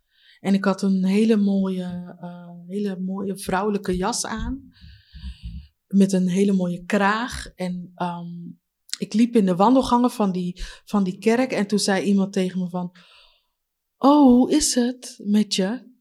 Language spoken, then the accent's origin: Dutch; Leiden, South Holland, Netherlands; Ik ben geboren hier in Leiden.